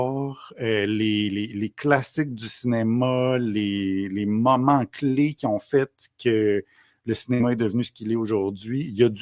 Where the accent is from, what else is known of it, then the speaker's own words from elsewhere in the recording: Quebec, Canada; accent: Quebec; mon accent québécois